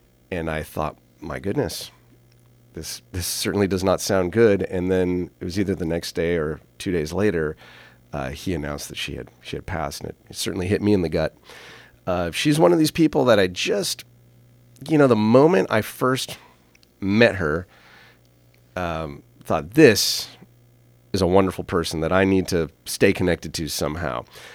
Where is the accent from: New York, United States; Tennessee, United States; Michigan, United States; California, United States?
California, United States; St. Helena; my former choir teacher all growing up in St. Helena, Craig Bond